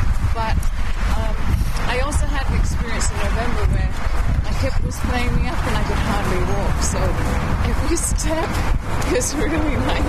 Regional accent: England, United Kingdom; One, I'm English, so I like rain.

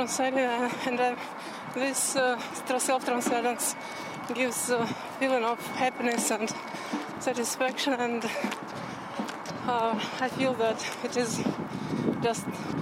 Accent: Moscow, Russia; English is a second language; I'm from Moscow, Russia.

